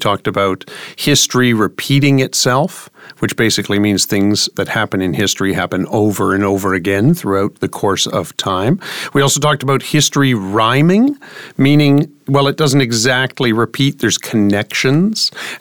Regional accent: Canada; I'm a Canadian, so I have no idea.

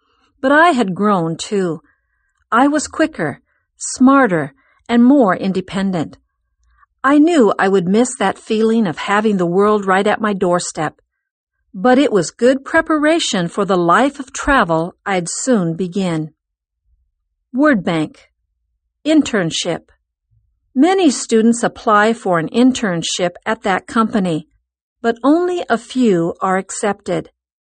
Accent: Texas, United States; moved away as an adult; It was my first time to live outside of my home state of Texas. With my move north came culture shock. I grew up in a big city in Texas, but it was no comparison to the tightly packed boroughs of New York

